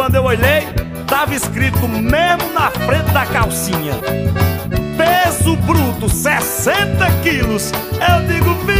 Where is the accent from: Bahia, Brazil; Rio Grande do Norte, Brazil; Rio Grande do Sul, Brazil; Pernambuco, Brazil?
Rio Grande do Norte, Brazil; Jardim do Seridó; Eita, Siridó, região onde eu fui criado. É, porque eu nasci em Campina Grande e me criei em Jardim do Siridó, Rio Grande do Norte.